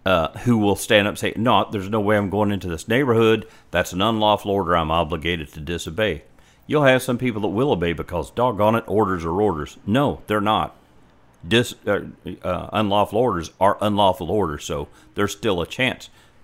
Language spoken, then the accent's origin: English; Indiana, United States; accent: Tennessee; This accent's actually Tennessee. I was born and raised in Indiana, but I inherited my folks' accent.